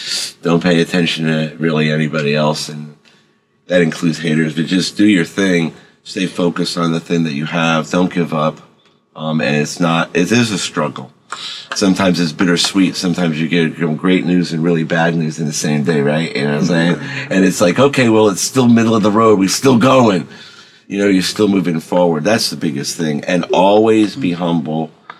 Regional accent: Miami, Florida, United States; I grew up in Miami, Fort Lauderdale area.

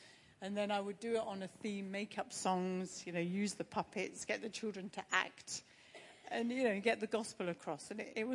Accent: East of England, United Kingdom; I was brought up in Hertfordshire many years ago, in a very, quite a well-off area. I went to a private school, and in the area I lived, there were no people from other ethnic minorities. We were all white, upper middle class.

